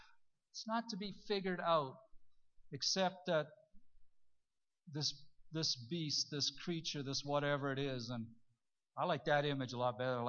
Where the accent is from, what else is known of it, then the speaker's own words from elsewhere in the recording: Canada; The thing I always liked about us as Canadian Baptists is Tommy Douglas was an ordained pastor with our denomination.